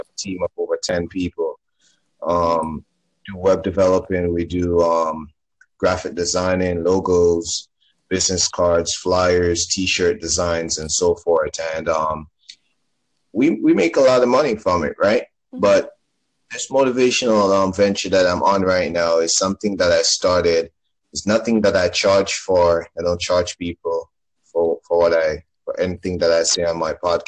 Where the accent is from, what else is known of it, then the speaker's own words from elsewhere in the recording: Jamaica; accent: Jamaican; I'm from Jamaica, by the way, right? You could hear the accent.